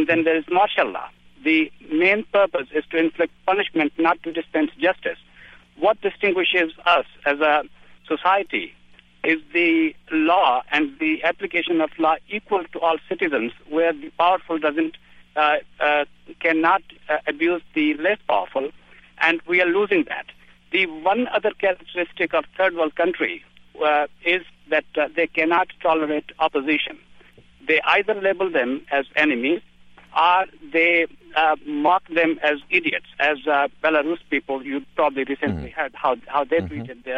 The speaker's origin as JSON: {"language": "English", "country": "Pakistan", "said": "I come from Pakistan originally. Mm-hmm. Now I'm a citizen."}